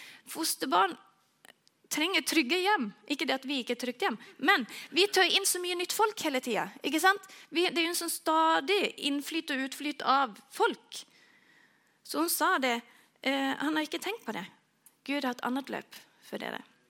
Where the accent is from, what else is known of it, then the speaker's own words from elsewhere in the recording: northern Sweden, Sweden; Jag är ju från Nordsverige, det är kanske därför det blir så.